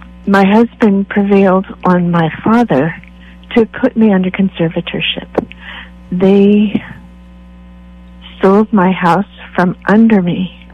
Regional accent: California, United States; I did make my way back to California. I was originally from California.

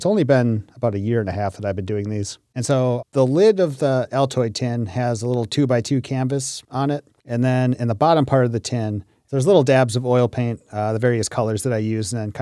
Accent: Green Bay, Wisconsin, United States; But I grew up in Green Bay. It was kind of like where we always hung out.

